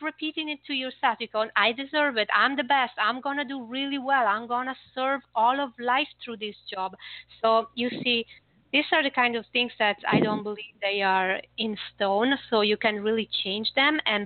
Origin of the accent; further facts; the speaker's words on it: Florence, Tuscany, Italy; you would love Tuscany then. I'm from Florence, and you would like that area then.